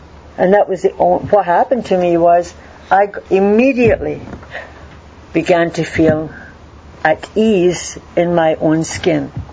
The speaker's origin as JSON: {"language": "English", "country": "Jamaica", "tie": "born or raised there", "said": "I grew up in Jamaica"}